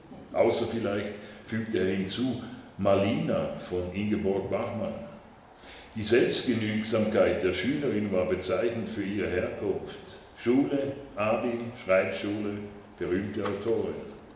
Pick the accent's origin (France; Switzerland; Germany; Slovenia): Switzerland; sondern ich war Schweizer, weil das, nicht, in der Schweiz gab es keine Russen